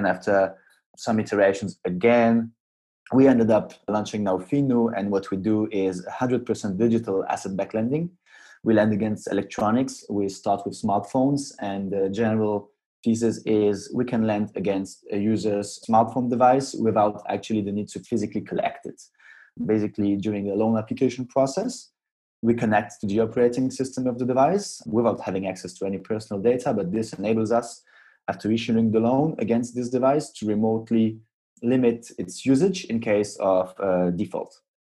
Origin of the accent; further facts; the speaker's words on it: France; also born or lived in Poland; now in Spain; I'm in English, born in Poland, raised in France all my life, living in Spain.